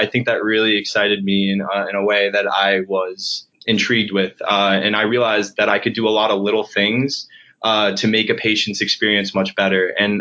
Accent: Colorado, United States; So I grew up in Colorado. Then I went to Emory undergrad

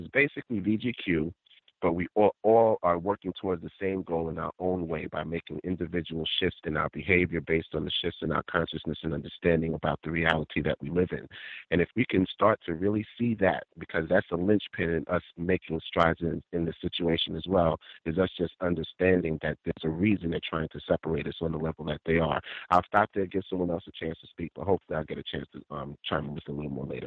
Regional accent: Trinidad & Tobago; accent: Trinidadian; I'll switch into my Trinidadian accent and we just get into conversations.

